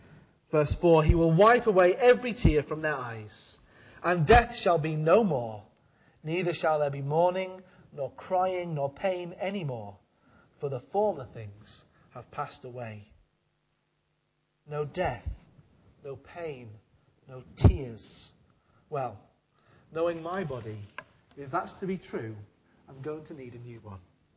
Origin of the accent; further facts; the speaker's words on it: United Kingdom; We're British. We love the sea, don't we? We love going to the seaside.